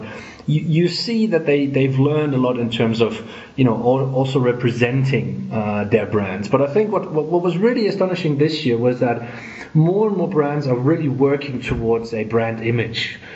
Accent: Germany; obviously I'm from Germany

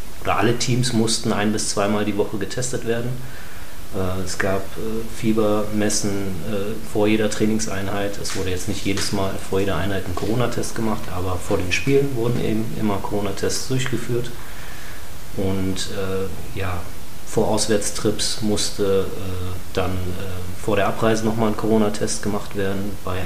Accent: Wuppertal, North Rhine-Westphalia, Germany; Ja, wir sind beide in Wuppertal aufgewachsen, haben auch hier das Basketballspielen gelernt.

